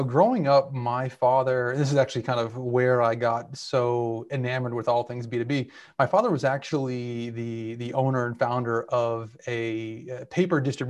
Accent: Boston, Massachusetts, United States; I am a Bostonian born and raised. And I've actually worked for several years to remove as much of the accent as possible. But I grew up here. I went to college here.

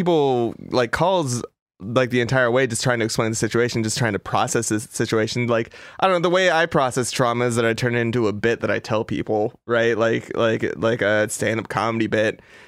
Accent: Los Angeles, California, United States; I was like, please, I'm from Los Angeles. I'm so scared out here.

